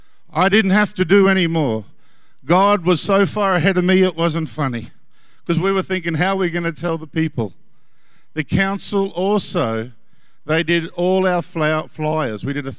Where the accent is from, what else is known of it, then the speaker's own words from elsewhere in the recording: Bundaberg, Queensland, Australia; I'm from Bundaberg